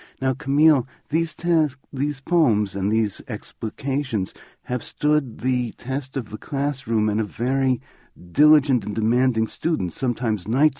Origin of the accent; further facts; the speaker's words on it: Queens, New York, United States; I grew up in Bayside, Queens. Neither of our families were literary